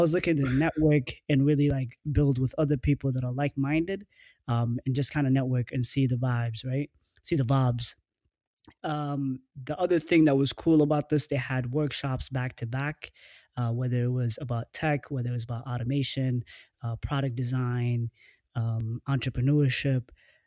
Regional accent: Minnesota, United States; I'm from Minnesota, so growing up here, you never really see that many black people moving like that.

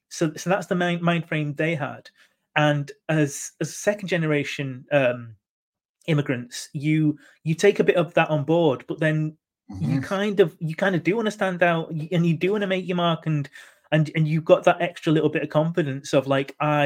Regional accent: Manchester, North West England, United Kingdom; I had Pakistani heritage and I was proud of that Pakistani heritage, but I was Mancunian. I was born in Manchester. I'm Mancunian. And like, I grew up with that sense.

